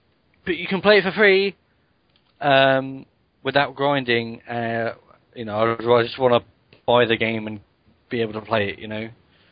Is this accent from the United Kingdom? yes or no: yes; United Kingdom; The problem with being British is that whenever you see, like, a British person in a game, they're always Cockney.